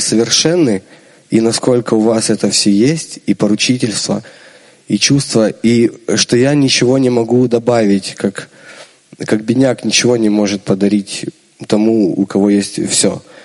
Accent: Kyiv, Ukraine; из Киева.

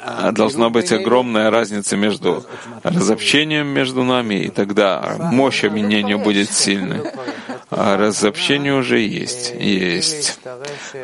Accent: Russia; now in Israel; Как и он, который приехал из Йемена, а я приехал из России.

